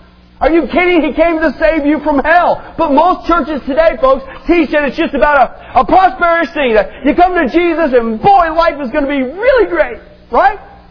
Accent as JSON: {"language": "English", "region": "Midwest", "country": "United States", "tie": "born or raised there", "said": "I grew up in the Midwest, and it is rampant."}